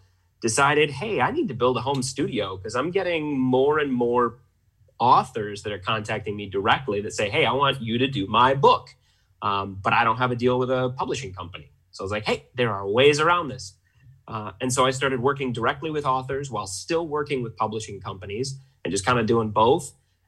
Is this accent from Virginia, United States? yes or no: no; Michigan, United States; So I hail from the Mitten State of Michigan. I spent most of my youth here. Went to a local university in Michigan.